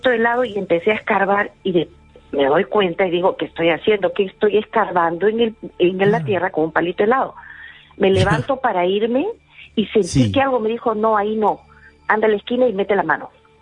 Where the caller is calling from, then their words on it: Santiago de Surco, Lima, Peru; del Surco.